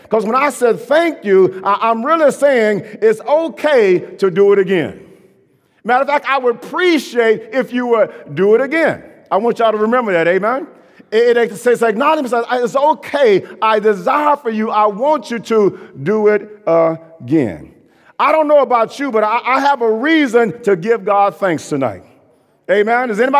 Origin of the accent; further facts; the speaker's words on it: Tyler, Texas, United States; I said, I'm from Tyler, Texas.